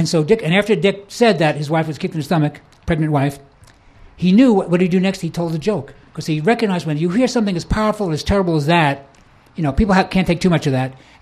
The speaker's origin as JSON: {"language": "English", "town": "New York City", "region": "New York", "country": "United States", "said": "I remember in 1970, I'm from New York, and so New York City, you know, it's a major spot, New York City."}